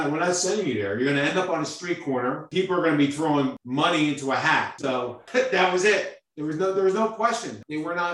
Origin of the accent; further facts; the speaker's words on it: Brooklyn, New York, United States; born there; And I was born in 1959 in Brooklyn, and I'm glad I lost that accent.